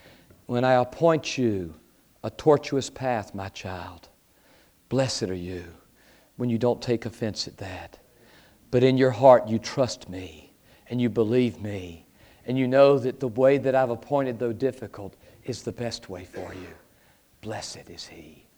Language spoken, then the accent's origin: English; the South, United States; And I'm from the South. That's not what I call them, but we Southerners are accused of that, you know.